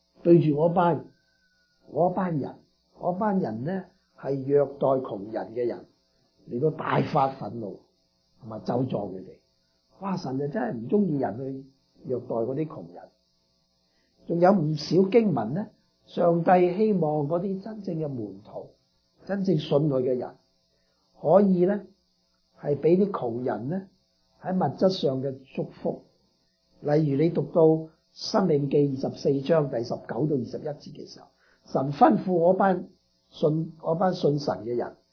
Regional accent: China; 我哋中國人最中意回禮嘅，會請翻你食飯。

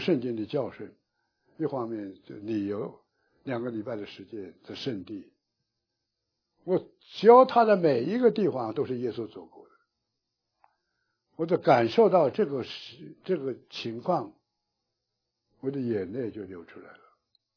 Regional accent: Jiujiang County, Jiangxi, China; 在我的老家呀，那个土话，江西省九江县，土话呀，不叫爱呀

